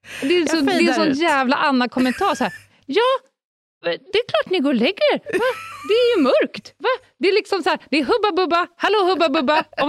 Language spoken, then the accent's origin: Swedish; Stockholm, Stockholm County, Sweden; Jag var nyligen på en lekpark där jag är uppväxt på Södermalm.